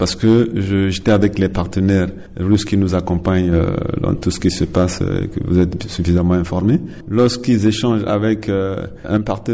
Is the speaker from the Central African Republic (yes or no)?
yes; Central African Republic; Et en tant que centrafricain, je vois pas dans quelles conditions